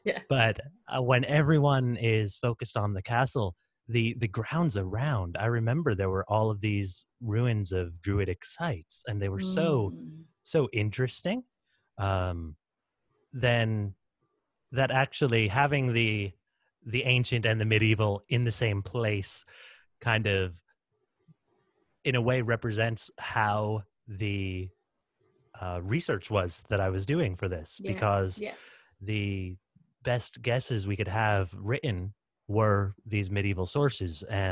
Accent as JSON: {"language": "English", "region": "Texas", "country": "United States", "said": "So I'm American Texan, but of Irish heritage and actually dual citizenship"}